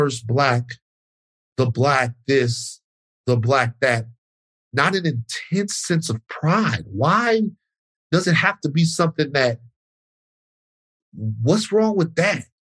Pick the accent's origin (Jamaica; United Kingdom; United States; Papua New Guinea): United Kingdom; I am Black. I am British.